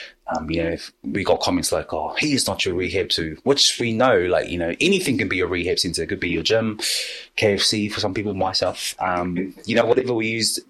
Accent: Christchurch, Canterbury, New Zealand; also born or lived in Auckland; I was born up in South Auckland, Mangere. But raised down here in Christchurch, or Te Tahi. My parents hail from the beautiful island of Samoa, Sapapali I Falakei. But yeah, I'll consider myself a Cantabrian

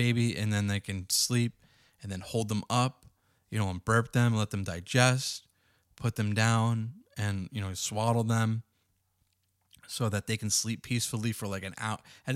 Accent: Boston, Massachusetts, United States; now in San Diego, United States; she flew in from my hometown of Boston to come stay with us in San Diego

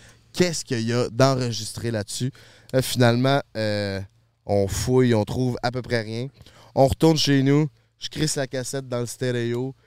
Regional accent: Charny, Quebec, Canada; Je m'en vais là-bas, puis moi, je viens de Charny, fait que tu sais, j'ai des petits skills pour rentrer par infraction.

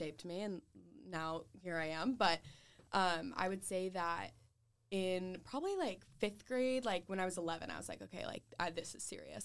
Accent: San Diego, California, United States; So I am from San Diego. I'm born and raised, lived here my whole life.

